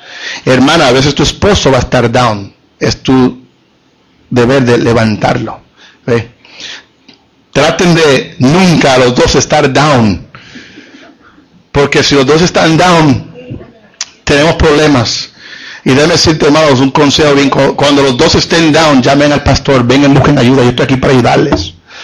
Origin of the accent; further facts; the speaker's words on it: Puerto Rico; yo doy gracias a Dios que somos puertorriqueños. Doy gracias a Dios de pertenecer a los Estados Unidos.